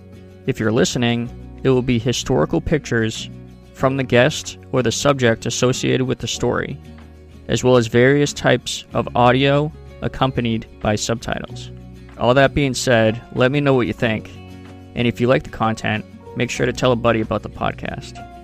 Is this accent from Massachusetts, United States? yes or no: yes; Massachusetts, United States; which established its roots in my home state of Massachusetts and looks to expand countrywide.